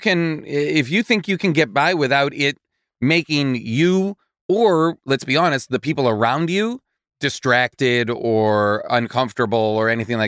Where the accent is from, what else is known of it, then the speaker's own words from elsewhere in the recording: Boston, Massachusetts, United States; You're going to bring a brand new baby to a crowded show of all places in Boston, my hometown.